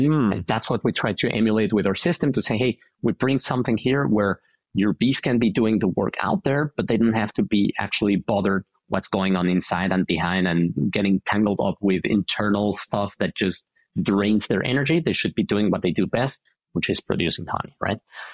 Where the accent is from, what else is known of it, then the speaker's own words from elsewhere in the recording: Mexico City, Mexico; moved away as an adult; I was born and raised originally in Mexico City. I lived there the first 19 years